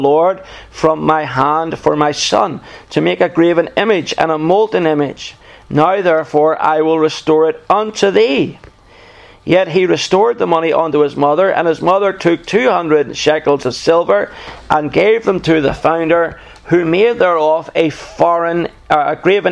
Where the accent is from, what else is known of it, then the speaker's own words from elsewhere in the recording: United Kingdom; from my part of the world in Scotland and Wales are sometimes referred to by our American brethren as being English. As if. But obviously you know we're not English, and we know we're not English.